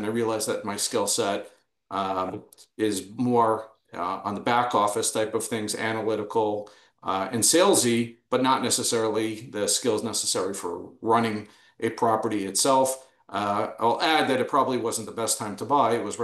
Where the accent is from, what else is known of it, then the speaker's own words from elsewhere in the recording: Toronto, Ontario, Canada; also born or lived in Queens; now in United States; I grew up in Toronto. I developed a lot of my morals from there and from my father in particular. Came to the United States, got married here, lived in Queens for a while